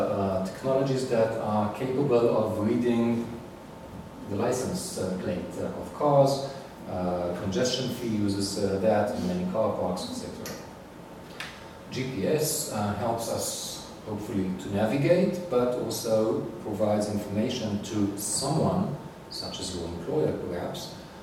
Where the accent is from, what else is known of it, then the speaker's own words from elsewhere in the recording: Jerusalem, Jerusalem District, Israel; Google just last week started taking photography in my home country, in Jerusalem in this case.